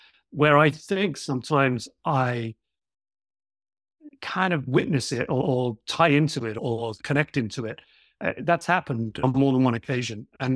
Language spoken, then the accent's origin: English; South Coast of England, United Kingdom; also born or lived in Liverpool / London; So I grew up in the south coast of England, on the coast, moved to London. I actually studied in Liverpool, moved to London, spent 20-something years in London